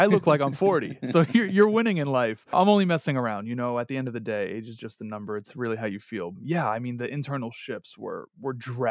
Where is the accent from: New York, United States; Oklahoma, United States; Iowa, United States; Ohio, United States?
New York, United States; Queens; I'm born and raised in Queens, New York.